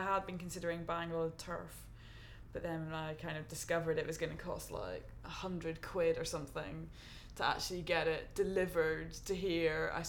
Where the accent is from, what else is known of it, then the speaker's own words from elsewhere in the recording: Greyabbey, Northern Ireland, United Kingdom; I'm 29, and I'm from Gray Abbey in Northern Ireland.